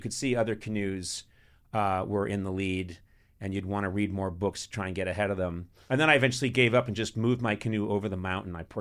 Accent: Boston, Massachusetts, United States; Well, I grew up in Boston, Massachusetts.

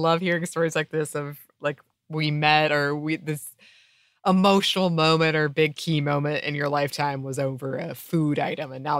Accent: Minnesota, United States; also born or lived in China; now in Japan; I'm from Minnesota and recall a similar sandwich spread, but I've lived most of my adult life in Japan and a bit in China.

